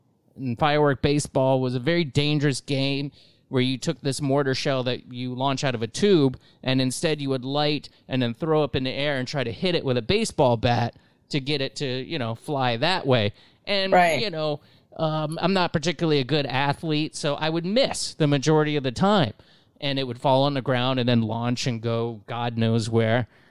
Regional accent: Florida, United States; I mean, growing up in Florida, obviously fireworks were a big part of my childhood

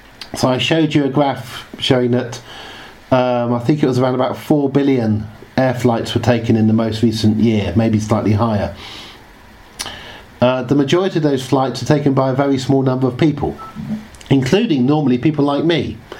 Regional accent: Oxford, South East England, United Kingdom; because I grew up in Oxford, so I was at nursery school when you were here in the 1970s.

